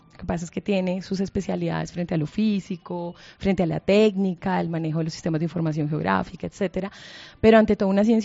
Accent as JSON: {"language": "Spanish", "region": "Bogotá", "country": "Colombia", "tie": "born there", "said": "soy bogotana de nacimiento"}